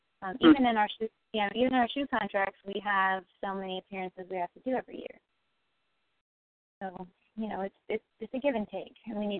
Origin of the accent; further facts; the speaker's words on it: Kendallville, Indiana, United States; Well, we had this foundation in my hometown that kind of agreed to take me on if I moved back home, so I moved back home to Kendallville